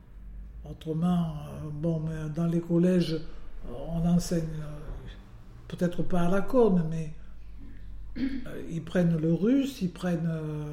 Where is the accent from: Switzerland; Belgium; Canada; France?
France; Narbonne, Occitanie; Quand j'étais jeune en Narbonne, vous alliez au marché. Ouais. Tout le monde parlait occitan.